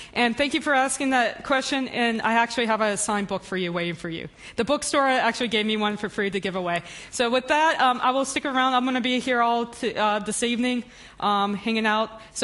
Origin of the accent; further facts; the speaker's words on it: New Orleans, Louisiana, United States; because I'm from New Orleans, Louisiana, and my hometown outside of the city got completely physically destroyed from Hurricane Katrina.